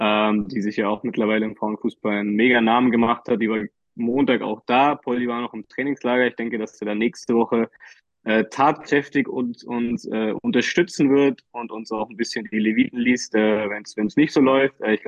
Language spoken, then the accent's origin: German; Berlin, Germany; Bolzplatz, ich als Berliner Junge kenne das nur zu gut